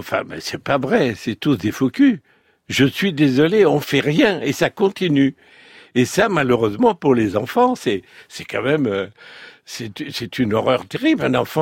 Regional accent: Occitanie, France; Écoutez, moi je suis né là-dedans, dans le Tarn-et-Garonne.

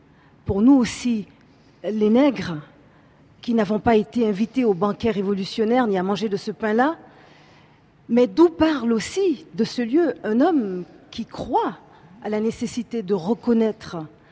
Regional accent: Haiti; Et de là d'où je viens, d'Haïti où je suis née

